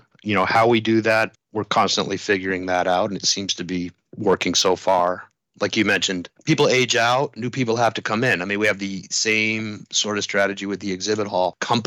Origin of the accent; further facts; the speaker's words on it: Canada; No, but not what they called it ISS because it was Canada, US, which I'm Canadian.